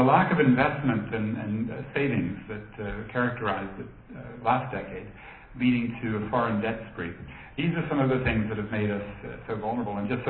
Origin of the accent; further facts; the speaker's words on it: Northern Ireland, United Kingdom; born there; where I was born in Northern in Ireland, at 193%